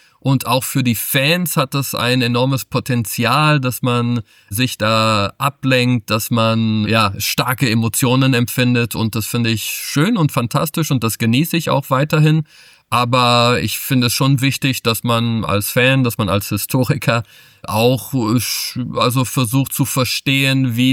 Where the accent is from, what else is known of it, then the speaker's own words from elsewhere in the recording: Bonn, North Rhine-Westphalia, Germany; born there; Ich bin Portugiese, aber in Deutschland geboren, in Bonn.